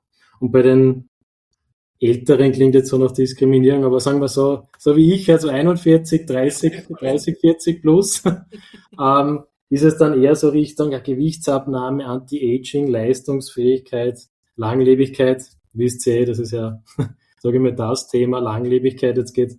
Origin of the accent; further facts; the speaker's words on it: Upper Austria, Austria; now in Vienna, Austria; bei uns in Wien ist ja durchaus eine Institution, ich bin ja auch Oberösterreicher